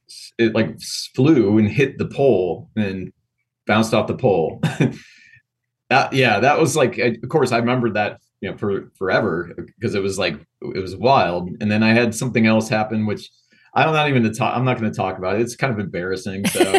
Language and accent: English; Ohio, United States; now in Texas, United States; I'm from the Midwest. So, you know, we moved down to Texas in 2010. So we've been here 15 years, but, you know, lived in Ohio for most of my life, actually.